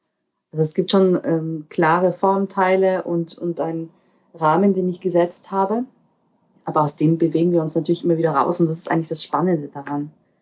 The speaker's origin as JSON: {"language": "German", "country": "Austria", "said": "okay, ich bin eine Österreicherin mit diesen slawischen Wurzeln."}